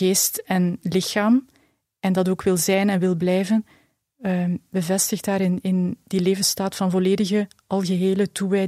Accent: Halle, Flemish Brabant, Belgium; born there; Ik ben geboren in Halle en ik woon in het Pajottenland, in Galmaarden.

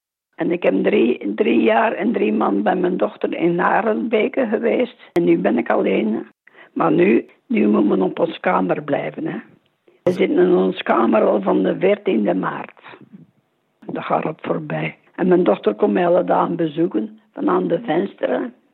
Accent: Belgium; Ik ben van Brabant. Ik ben in het rusthuis van het Heilig Hart van Kortrijk. Ik ben 90 jaar.

